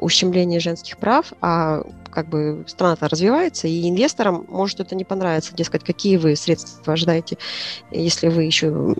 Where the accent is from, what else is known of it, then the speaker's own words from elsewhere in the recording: Yakutsk, Sakha Republic, Russia; born there; Да, я родилась в Якутске. Я училась в ЯГУ.